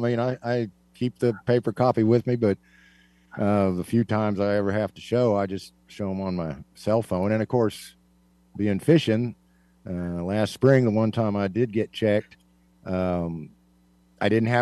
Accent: Kansas, United States; Yes, I am from Kansas.

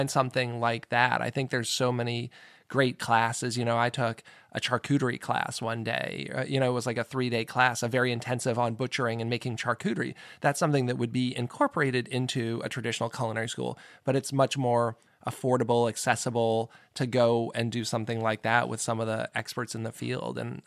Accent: Massachusetts, United States; I grew up exclusively with Greek pizza. I grew up in Massachusetts, and I didn't know, I had never had any pizza other than that until like I went away to college.

